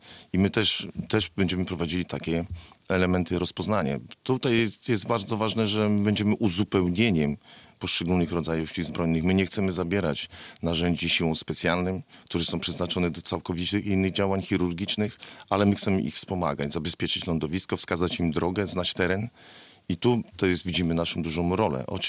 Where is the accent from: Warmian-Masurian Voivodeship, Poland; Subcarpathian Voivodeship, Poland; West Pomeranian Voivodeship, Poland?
West Pomeranian Voivodeship, Poland; Szczecin; Kiedy ja tutaj przybyłem, a przybyłem gdzieś ze Szczecina, byłem tu obcą osobą